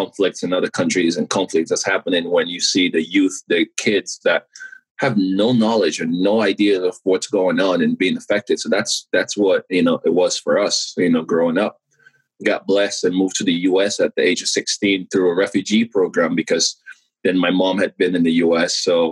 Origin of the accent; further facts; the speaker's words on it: Sierra Leone; You know, I'm born and raised in Sierra Leone and people are always, why are you always in a cold, you know, state?